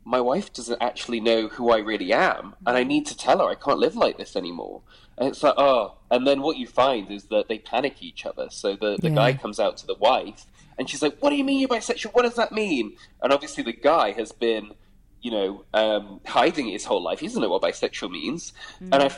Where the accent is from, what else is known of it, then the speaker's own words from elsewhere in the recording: Midlands, United Kingdom; moved away as an adult; at 19, I moved to London because I grew up in the Midlands.